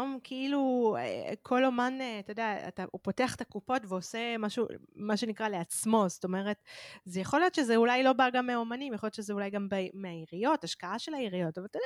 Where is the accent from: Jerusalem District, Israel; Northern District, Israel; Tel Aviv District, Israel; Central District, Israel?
Tel Aviv District, Israel; Holon; אני גדלתי בחולון